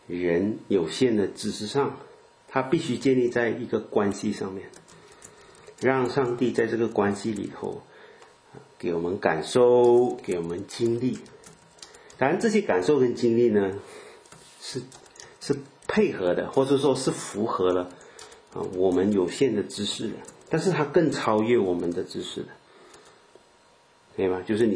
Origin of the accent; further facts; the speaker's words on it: Malaysia; 如果你问我是马来西亚人，你问我榴莲啊，我是有吃了